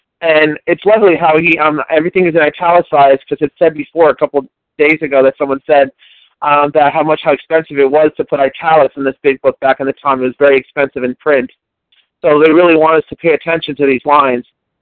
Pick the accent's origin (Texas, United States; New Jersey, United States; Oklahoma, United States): New Jersey, United States; I'm from New Jersey over on the East Coast.